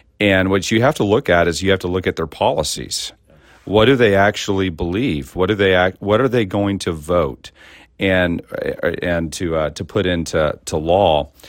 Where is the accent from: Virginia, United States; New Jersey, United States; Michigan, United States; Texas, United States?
Texas, United States; I think being a Texan qualifies me for a super level of insight, doesn't it?